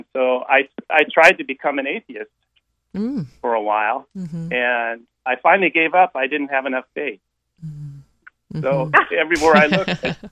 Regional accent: Whidbey Island, Washington, United States; So I grew up on Whidbey Island, north of Seattle. It's a rural island.

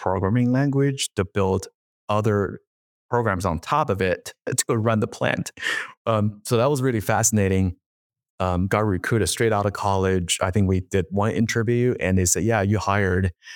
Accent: San Francisco, California, United States; I grew up in San Francisco in the 90s, in the mid to late 90s.

